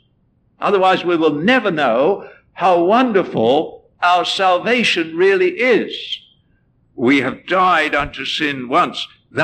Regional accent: England, United Kingdom; now in Canada; I came to Canada, but I came from England, as you can probably tell. Can't help that. I mean, I can't help my accent.

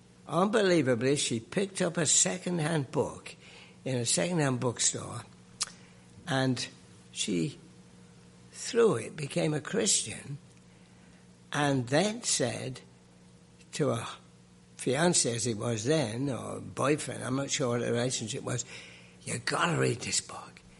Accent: England, United Kingdom; I'm an Englishman. I grew up, I was a kid in the Second World War

